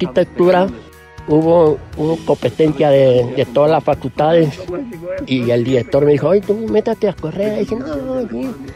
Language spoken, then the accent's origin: Spanish; Arandas, Jalisco, Mexico; born there; porque yo nací en Arandas